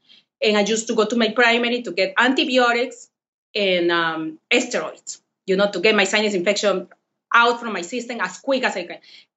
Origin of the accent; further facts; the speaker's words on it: Lima, Peru; English is a second language; from Lima, Peru, to start it with. So English is not my first language, so bear with me and my accent.